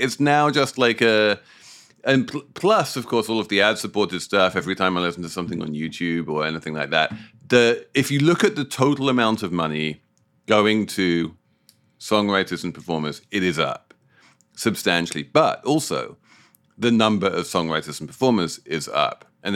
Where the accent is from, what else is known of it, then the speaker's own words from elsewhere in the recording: United Kingdom; as a Brit